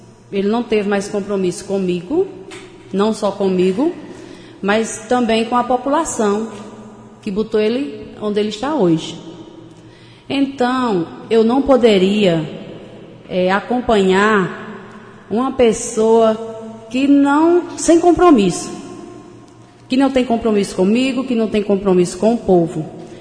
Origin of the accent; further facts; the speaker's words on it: Cachoeira, Brazil; Porque o pessoal de Cachoeira me conhece muito bem, sou de Cachoeira